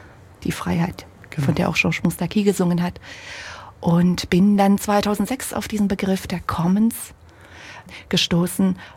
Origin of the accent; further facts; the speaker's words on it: Germany; na, ich bin ja ein Kind der DDR. In einem kleinen Dorf aufgewachsen, 500 Meter vom Sperrgebiet.